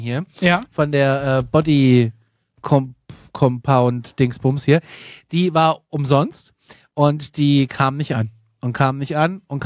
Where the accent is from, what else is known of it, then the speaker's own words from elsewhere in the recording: Kassel, Hesse, Germany; ich bin ja aus Kassel, my home is my Kassel